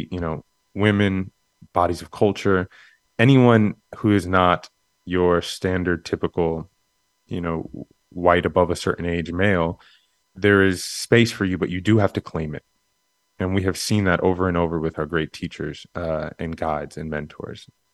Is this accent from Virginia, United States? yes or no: no; Queens, New York, United States; You know, I grew up in Queens, this crazy melting pot.